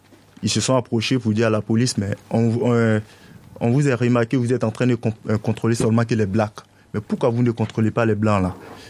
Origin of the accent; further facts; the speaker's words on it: Morocco; De Maroc, de mon bled jusqu'au Maroc, Espagne, j'ai pas croisé de collectif comme ça.